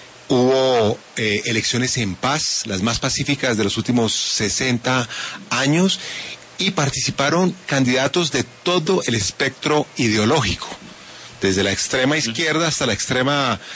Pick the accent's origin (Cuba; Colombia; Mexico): Colombia; Yo como colombiano